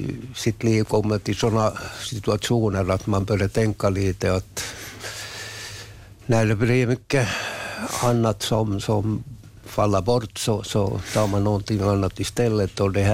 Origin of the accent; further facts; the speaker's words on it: Brändö, Åland, Finland; Jag är från Brändö ursprungligen, så brukar jag skryta om det också.